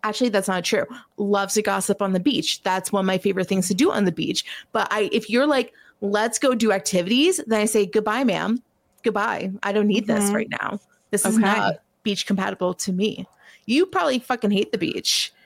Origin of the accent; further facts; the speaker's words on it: New Jersey, United States; I am from New Jersey, of course.